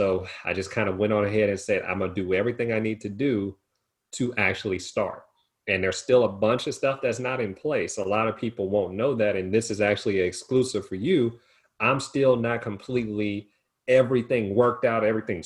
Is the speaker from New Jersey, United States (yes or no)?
no; Louisiana, United States; born and raised in Southern Louisiana, home of Louisiana to be exact.